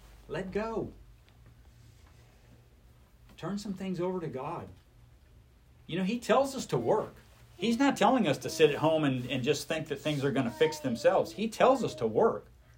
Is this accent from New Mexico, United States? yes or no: yes; New Mexico, United States; I grew up out in New Mexico. My dad, when I was a kid, on his farm, he used to grow alfalfa hay.